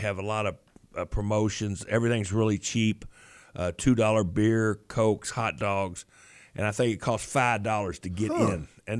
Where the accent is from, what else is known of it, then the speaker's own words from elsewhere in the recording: Louisville, Kentucky, United States; I'm from Louisville.